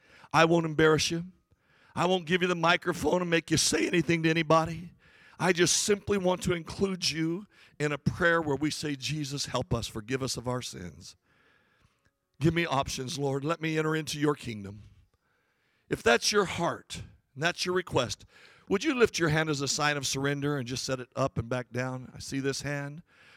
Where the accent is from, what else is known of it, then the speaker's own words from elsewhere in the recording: Winslow, Arizona, United States; I was from Winslow High School. You know, the old song … that's where I lived.